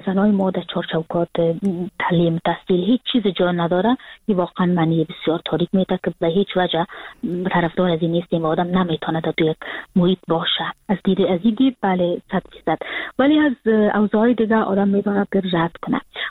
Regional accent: Kabul, Afghanistan; moved away as an adult; now in Frankfurt, Germany; من سال 2020 که فرداش 2021 بود کابل ترک کردم و امون روزه که سال نو تغییر میخورد من از ترکیه آمدم به فرانکفورت که یعنی 2021 بود

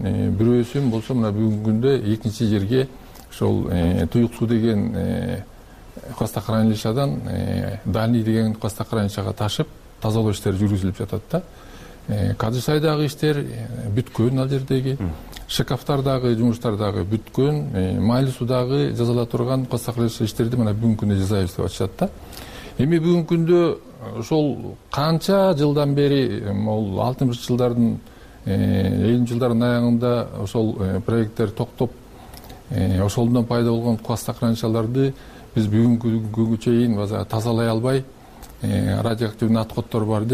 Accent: Min-Kush, Naryn Region, Kyrgyzstan; born there; мен да ошол өзүм миң куштук болом, миң куш жергесинде төрөлгөм.

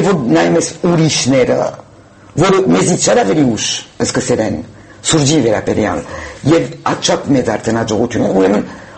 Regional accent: France; ես ֆրանսահայ եմ

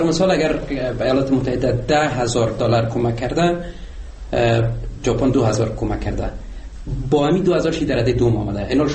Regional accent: Afghanistan; به عنوان یک افغان

